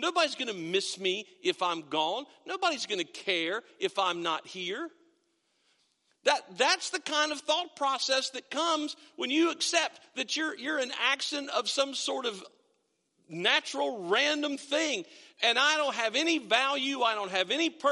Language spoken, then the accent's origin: English; United States; We're teenage boys. Of course our feet stink. Our feet are sweaty. We're from Washington County, you know.